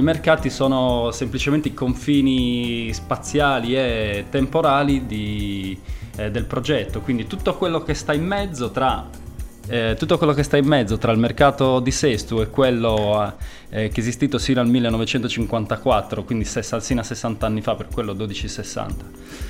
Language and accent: Italian; Decimomannu, Sardinia, Italy; also born or lived in Cagliari; sono di Cagliari, ma precisamente di Decimo Mannu, quindi nonostante mi senta cagliaritano